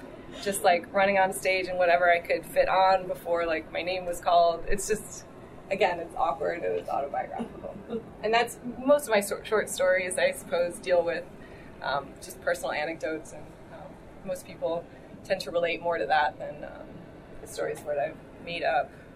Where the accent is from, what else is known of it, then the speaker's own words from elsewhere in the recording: Baltimore, Maryland, United States; I'm from Baltimore, so I heard that there was a Baltimore league